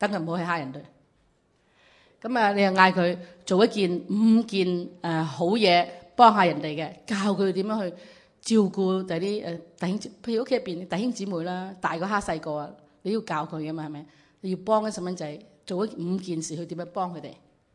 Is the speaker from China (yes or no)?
yes; China; 我哋中国人好注重才子啊、状元啊，好巴闭嘅。哇，你状元好巴闭。呢度北美洲社会咧。